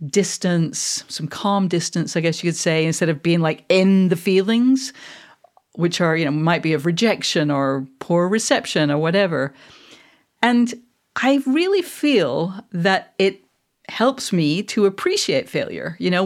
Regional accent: Manchester, North West England, United Kingdom; accent: mid-Atlantic; I'm actually, just to be clear, for anyone who doesn't know, I am a Mancunian. I am not a Scot.

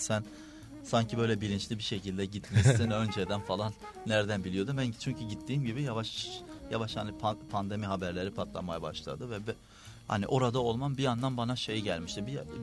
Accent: Diyarbakır Province, Turkey; Normalde ben zaten sakin bir yerde büyüdüm. Çocukluğum da öyle geçti. Yani köyde büyüdüm açıkçası. Sonra bir şehir merkezine geldim ama Diyarbakır Sur'da bir dönemim geçti.

